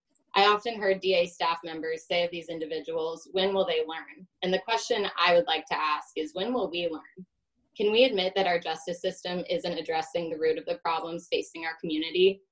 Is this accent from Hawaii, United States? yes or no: no; Portland, Oregon, United States; I grew up in Portland and worked as an administrative assistant in the Multnomah County District Attorney's Office as a summer job for 3 years.